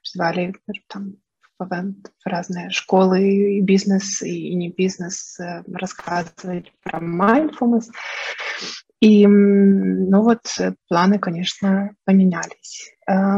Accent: Ukraine; я, наверное, украинка в первую очередь, дочь своих родителей, внучка.

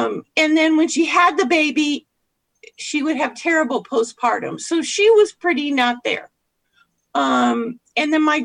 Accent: Oakland, California, United States; also born or lived in Concord; I am the oldest of 10, a large Irish Catholic family growing up in Oakland first and then Concord.

